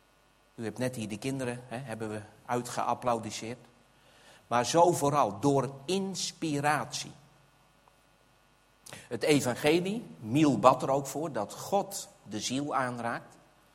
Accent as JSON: {"language": "Dutch", "region": "South Holland", "country": "Netherlands", "said": "ik kom uit de Alblasserwaard, als u weet waar dat ligt. Een deel van de Bijbelbelt en wij hebben echt een harde A."}